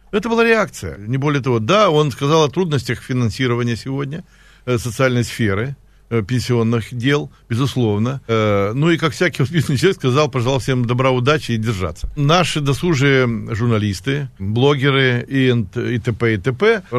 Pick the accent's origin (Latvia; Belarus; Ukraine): Ukraine; Sevastopol, Crimea; Я как крымчанин, как Севастополь, всегда говорю